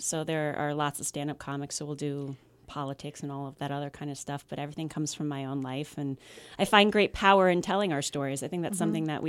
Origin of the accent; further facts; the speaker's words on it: Easton, Pennsylvania, United States; to Easton at 3 years old with my parents. My dad was the head football coach at Lafayette College, so I grew up on College Hill.